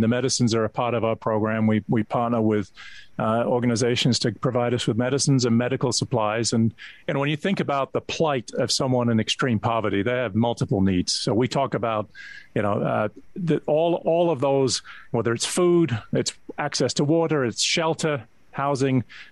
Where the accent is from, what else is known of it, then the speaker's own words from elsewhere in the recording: London, United Kingdom; accent: English; moved away as an adult; now in United States; Well, I started off life growing up in London and came to college in the U.S. and never left.